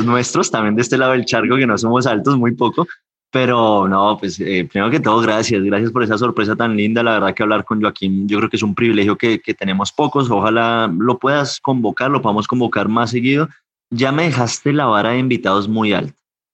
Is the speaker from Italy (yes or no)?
no; Colombia; Aquí realmente somos colombianos llenos de ciclismo